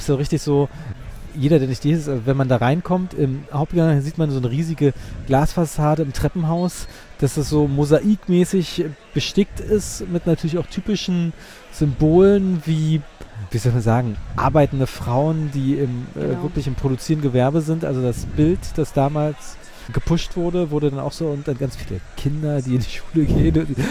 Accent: Berlin, Germany; Nee, ich war ja auch richtig, bin ja Berliner

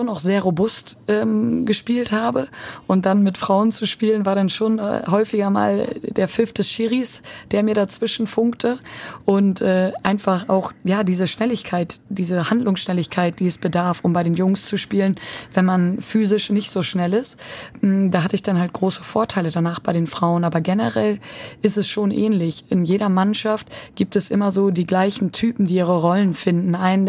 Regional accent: Lower Saxony, Germany; ich komme aus Ostfriesland und es liegt komplett westlich in Deutschland, weil es liegt wirklich komplett an der holländischen Grenze, an der Nordsee oben.

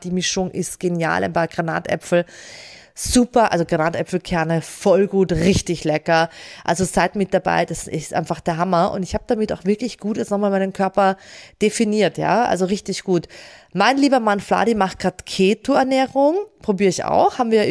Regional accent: Burgersdorf, Austria; ich starte einfach da, wo ich herkomme, im Burgersdorf.

